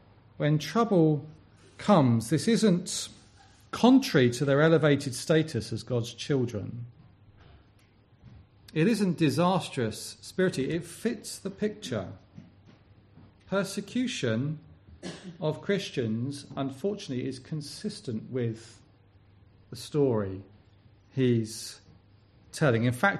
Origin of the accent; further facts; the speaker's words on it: England, United Kingdom; You know, it's like telling me I'm not English. I've got the passport. I can prove it.